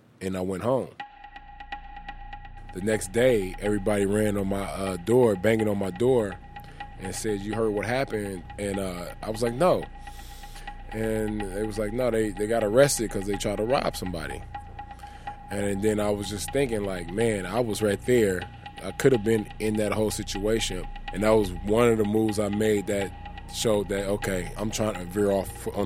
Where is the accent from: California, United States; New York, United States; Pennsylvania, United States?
California, United States; Oakland; Well, I'm from Oakland, California.